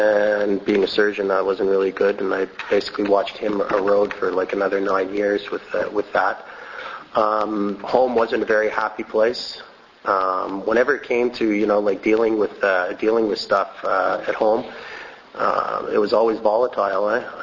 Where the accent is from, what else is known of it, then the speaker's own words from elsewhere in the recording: Montreal, Quebec, Canada; And I grew up in Montreal in a time that there was a lot of hash around